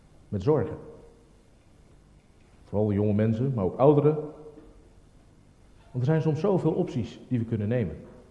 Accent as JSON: {"language": "Dutch", "country": "South Africa", "tie": "born or raised there", "lives_now": "Netherlands", "said": "ik ben opgegroeid in Zuid-Afrika"}